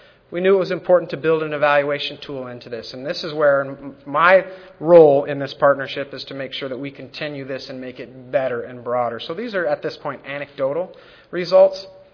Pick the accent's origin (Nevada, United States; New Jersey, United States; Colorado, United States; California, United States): Colorado, United States; and I'm from Colorado, there's lots and lots of rural geography.